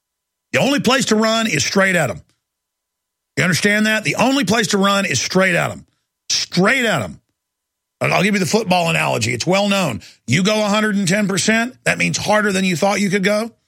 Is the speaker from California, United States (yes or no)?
no; Texas, United States; And the founding of Texas, and I'm an American 110%, and I love this country